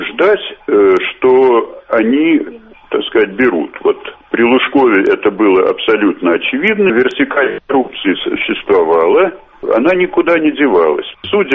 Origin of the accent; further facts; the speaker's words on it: Moscow, Russia; Лично моя жизнь как москвича, пожалуй, не изменилась